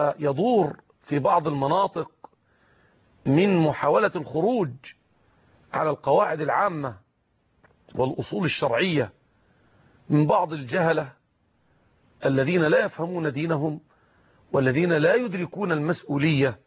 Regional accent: Egypt; في بلادنا مصر

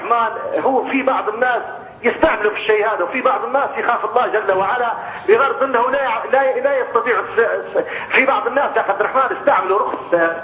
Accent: Libya; عندنا في ليبيا

